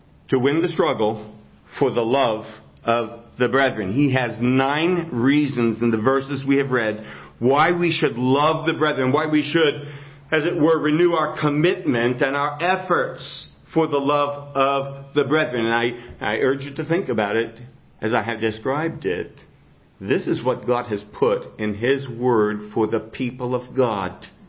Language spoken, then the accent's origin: English; New Jersey, United States; accent: New Jersey; Even as you listen to my voice and hear my New Jersey accent, it's not the great Northwest accent. It's the New Jersey accent.